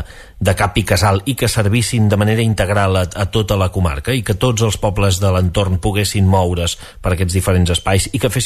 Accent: Pals, Catalonia, Spain; jo sóc de Pals, per exemple, i a Pals no hi tenim ni una sola proposta cultural d'aquest tipus

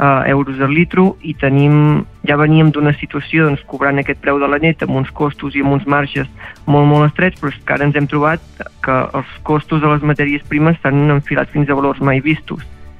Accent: Parlavà, Catalonia, Spain; jo sóc de Parlavà, que és un poble mig al Baix Empordà. Tinc 18 anys. En la casa tenim vaques de net

